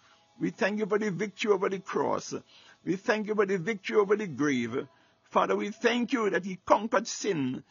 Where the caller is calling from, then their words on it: Baltimore, Maryland, United States; I'm speaking from Baltimore, Maryland.